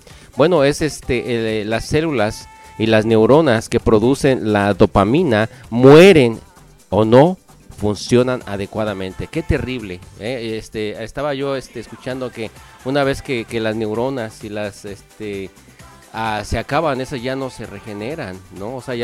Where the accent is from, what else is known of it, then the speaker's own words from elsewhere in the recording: Mexico City, Mexico; Sí, yo creo que eso nos pasa a nosotros los que somos del DF por toda la mendiga contaminación, sí nos perjudicó, ¿no?